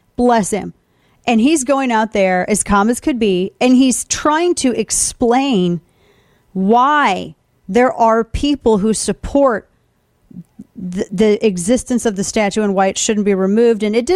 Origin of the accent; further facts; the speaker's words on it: St. Louis, Missouri, United States; I lived there my entire, born and raised in St. Louis.